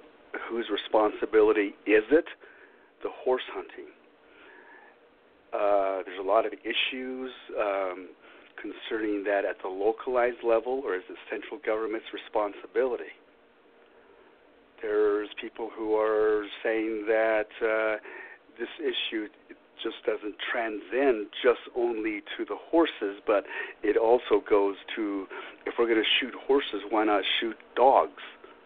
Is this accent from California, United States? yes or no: no; Little Water, New Mexico, United States; I am originally from Tosato, and Sesnaustia, Little Water, which is about 22 miles south of Shiprock.